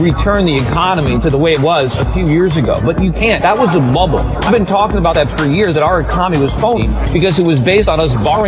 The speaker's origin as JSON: {"language": "English", "country": "United States", "said": "But as an American, I think it's a disaster."}